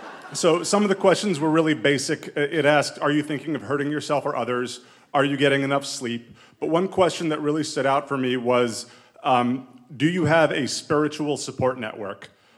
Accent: New York, United States; but he knew that I was a lawyer from New York

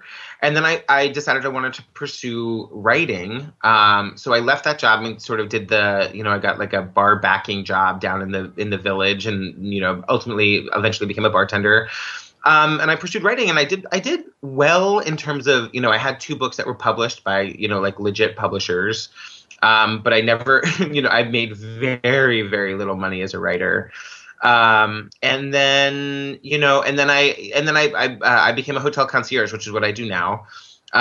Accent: Massachusetts, United States; I grew up on Cape Cod in Massachusetts. It's so funny. People always think it's fancy.

